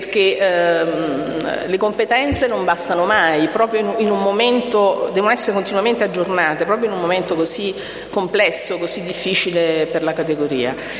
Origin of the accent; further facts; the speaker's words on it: Boscoreale, Campania, Italy; born there; Io appunto sono nata qui, a Bosco Reale, precisamente a Passanti, che è una contrada proprio qui vicino.